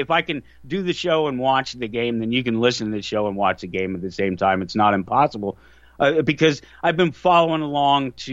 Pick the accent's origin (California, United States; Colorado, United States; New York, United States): Colorado, United States; now in Kansas, United States; And, of course, I'm in Kansas, but I was born in Colorado and spent most of my life in Colorado when I grew up watching the Broncos.